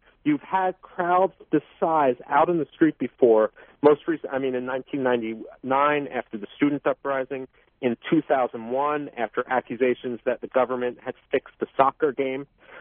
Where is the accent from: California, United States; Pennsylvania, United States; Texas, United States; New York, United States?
Pennsylvania, United States; Philadelphia; I grew up in Northeast Philadelphia. I went to a Quaker school for 14 years